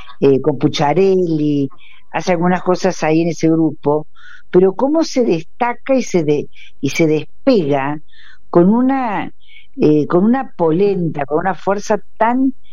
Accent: Córdoba, Argentina; porque yo soy cordobesa.

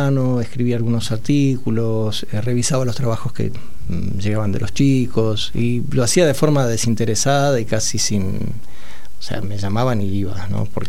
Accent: Argentina; soy argentino, soy peronista, ¿no? Soy sí. musulmán

